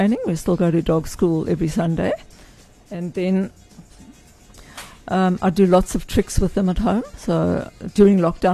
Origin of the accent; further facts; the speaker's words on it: Johannesburg, Gauteng, South Africa; Fortunately, we're from Joburg